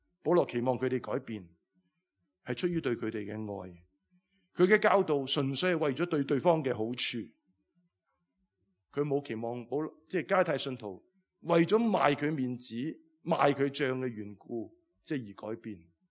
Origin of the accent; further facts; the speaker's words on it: Southern District, Hong Kong; 我都在南区长大，我都在屋村长大